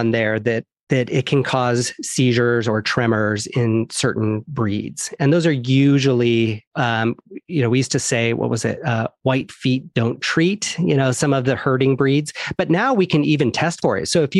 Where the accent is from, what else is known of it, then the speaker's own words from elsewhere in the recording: Iowa, United States; also born or lived in New York / Florida; So I grew up in Iowa. I graduated from Iowa State University, go Cyclones.